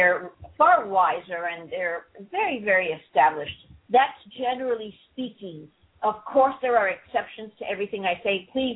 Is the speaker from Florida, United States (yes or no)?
yes; Florida, United States; I think they call us Floridians.